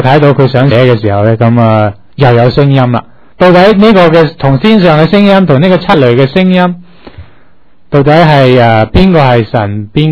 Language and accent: Cantonese; China